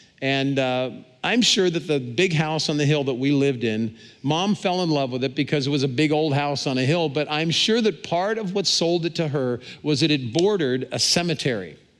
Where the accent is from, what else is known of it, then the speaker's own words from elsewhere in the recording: Cincinnati, Ohio, United States; When I was a kid, when my sisters and I were growing up outside of Cincinnati, Ohio, we played all the games that kids played.